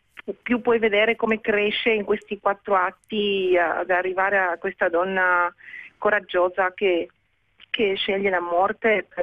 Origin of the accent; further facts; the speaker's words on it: Uruguay; Sono nata in Uruguay.